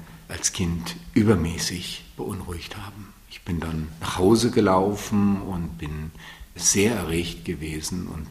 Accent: Szczecin, West Pomeranian Voivodeship, Poland; born there; Ich bin 1943 in Stettin geboren. In der Zeit der wichtigsten Bombardierungen auf die Werftstadt Stettin.

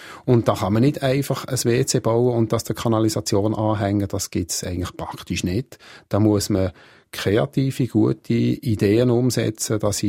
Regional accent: Bern, Switzerland; also born or lived in Graubünden / Ticino / Valais; Meine Mutter ist eine Holländerin. Aufgewachsen bin ich in Bern. Die letzten 25 Jahre habe ich aber im Schweizer Alpenraum gelebt, im Graubünden, im Tessin, im Wallis und jetzt im Berner Oberland. Und ursprünglich von meiner Vaterseite her bin ich Walser.

